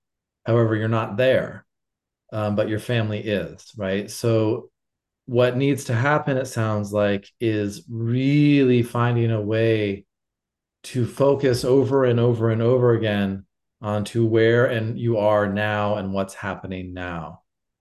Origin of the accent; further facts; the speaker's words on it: Lebanon; moved away; growing up in Lebanon during the war. Growing up in Lebanon when there was the war happening. I've been out of the country for more than 10 years, but my family is still there.